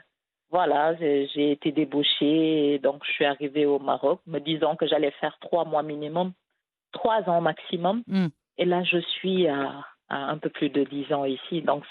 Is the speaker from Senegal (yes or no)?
yes; Senegal; Je suis sénégalaise, marocaine de cœur, comme vous l'avez dit